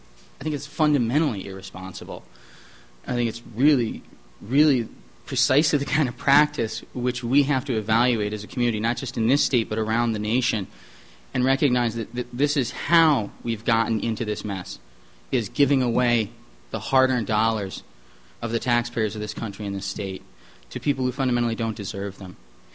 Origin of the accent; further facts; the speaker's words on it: Appleton, United States; Growing up in Appleton, where there were 12 people in my graduating class in grade school, needless to say, I can recognize what it's like to grow up in a small town without a lot of economic opportunities.